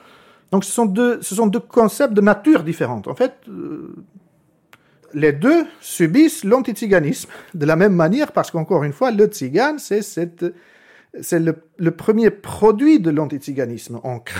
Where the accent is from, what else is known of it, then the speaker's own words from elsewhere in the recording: Albania; moved away; Je suis venu d'Albanie. Dans mon cas, je viens d'une famille de la classe moyenne, voire supérieure.